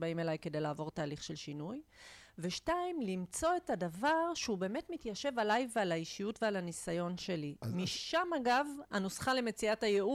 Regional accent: Nahariya, Northern District, Israel; also born or lived in Mitzpe Ramon; אז אמרת שאני נולדתי בנהריה, זה נכון, בצפון הרחוק. בגיל 14 עזבתי את הבית של ההורים שלי ועברתי לגור במצפה רמון

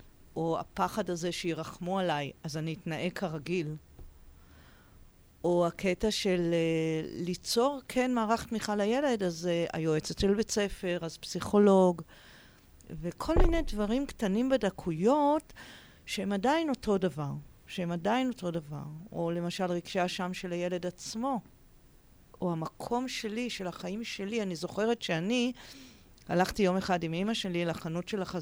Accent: Tel Aviv, Tel Aviv District, Israel; באמת היינו משפחה, אחי הבכור ושתי בנות, וגרנו בתל אביב, ואבא שלי היה עורך דין, אמא שלי הייתה עקרת בית.

